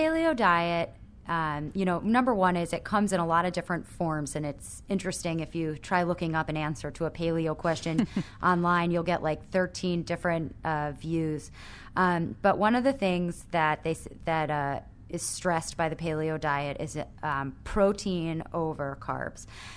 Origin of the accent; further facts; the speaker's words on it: New York, United States; I'm from Orange County, New York, and we have an Orange County State Fair